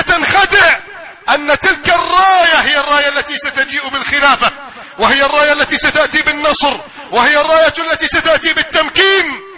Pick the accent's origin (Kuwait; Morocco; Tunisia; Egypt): Egypt